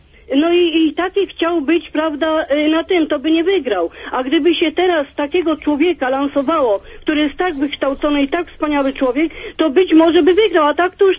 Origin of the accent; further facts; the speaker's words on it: Łódź, Łódź Voivodeship, Poland; Ja jestem z Łodzi właśnie.